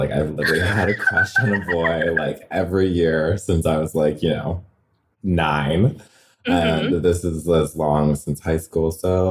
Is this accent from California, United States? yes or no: yes; Redlands, California, United States; Yeah, I'm from, like, closer to Palm Springs area, Redlands, California.